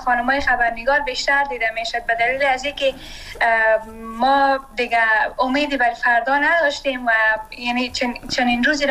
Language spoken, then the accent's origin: Persian; Afghanistan; من سرمایه وطنم هستم، من اونجا درس خواندم.